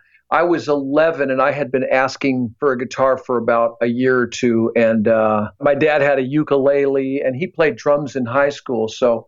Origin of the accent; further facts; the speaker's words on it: Pasadena, California, United States; I'm from Pasadena.